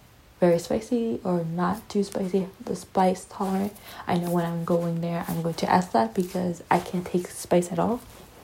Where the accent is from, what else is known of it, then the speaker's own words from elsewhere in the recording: Canada; very picky and particular with my poutine as a Canadian